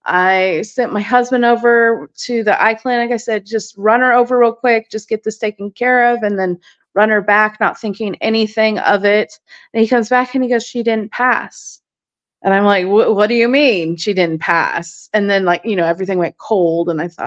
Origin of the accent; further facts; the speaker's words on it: Alaska, United States; I didn't mention, but I grew up in Alaska. So small shows, small dog community.